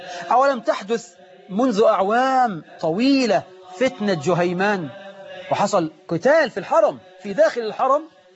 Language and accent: Arabic; Egypt